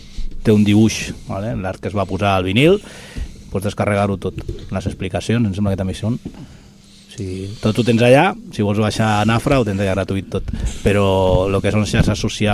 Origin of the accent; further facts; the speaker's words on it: Barcelona, Catalonia, Spain; nosaltres dos, que som de Sants